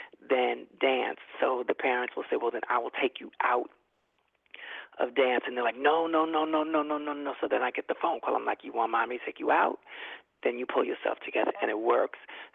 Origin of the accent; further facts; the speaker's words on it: Brooklyn, New York, United States; I'm from Brooklyn, New York.